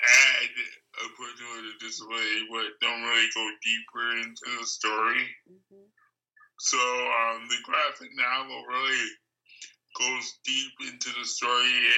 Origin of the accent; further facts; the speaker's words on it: Buffalo, New York, United States; born there; also born or lived in San Francisco / Connecticut; But I was born in Buffalo, New York, the coldest place on earth. I lived in New York, lived in Connecticut.